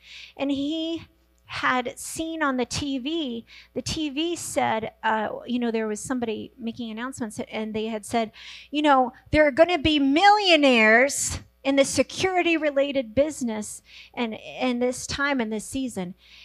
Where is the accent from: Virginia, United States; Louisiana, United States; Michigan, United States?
Virginia, United States; I was from Virginia. We all left our homes because God called us to a place where he was doing something special.